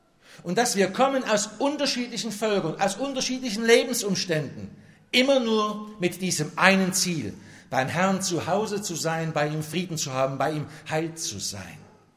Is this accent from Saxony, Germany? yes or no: yes; Meissen, Saxony, Germany; ich stamme aus Meißen und bin immer wieder bewegt, wenn ich irgendwas von dieser Stadt höre oder im Fernsehen sehe.